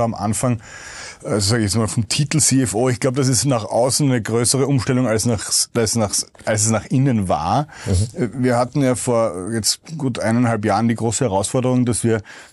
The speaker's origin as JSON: {"language": "German", "region": "Vienna", "country": "Austria", "said": "Ich war damals junger Papa, 2017, von einem damals 3-Jährigen und 1-Jährigen und als Wiener noch dazu."}